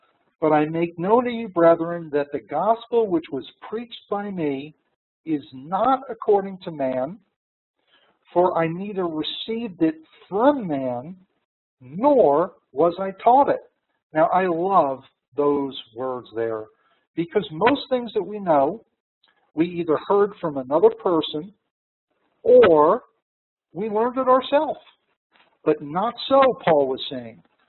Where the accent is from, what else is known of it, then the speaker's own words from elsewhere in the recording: New York, United States; I'm a New Yorker, and I just said y'all, or all y'all.